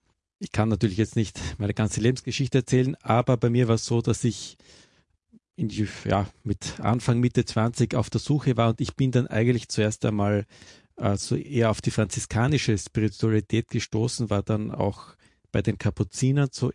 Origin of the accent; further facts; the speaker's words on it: Linz, Upper Austria, Austria; Ja, also wir kommen beide aus Linz, ich … auch eben Pater Christian